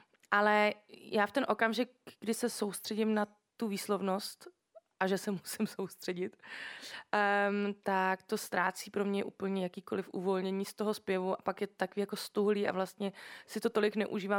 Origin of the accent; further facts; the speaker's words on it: Germany; když jsem vyrůstala v Německu, tak tam ta anglická hudba byla poměrně populární